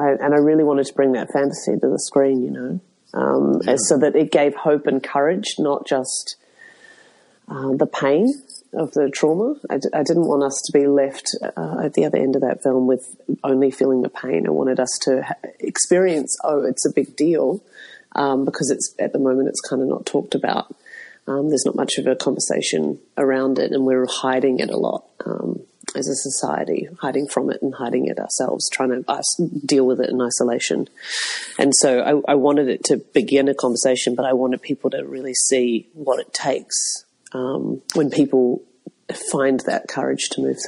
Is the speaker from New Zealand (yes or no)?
yes; New Zealand; My dad was from Italy and my mum is a Kiwi, a New Zealander. And I grew up in New Zealand